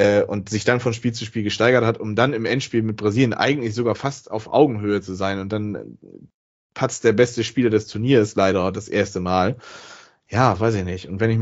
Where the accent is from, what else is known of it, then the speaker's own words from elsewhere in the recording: Bremen, Germany; als Bremer